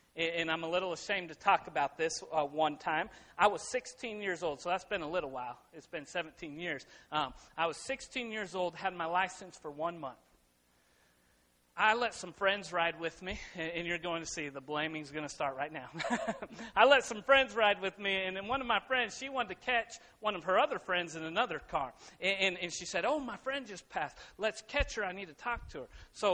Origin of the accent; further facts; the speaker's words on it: Colorado, United States; I grew up in Colorado, and we'd go to the Rocky Mountains